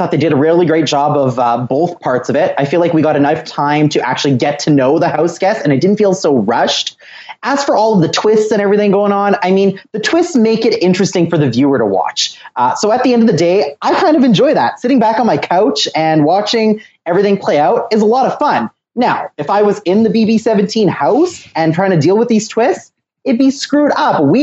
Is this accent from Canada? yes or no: yes; Winnipeg, Manitoba, Canada; I am from Winnipeg, Manitoba, the first house guest from Manitoba in the Big Brother Canada house.